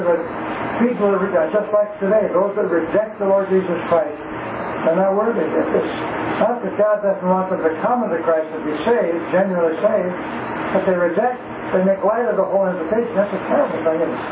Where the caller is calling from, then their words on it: Canada; Yes, hello … from Canada.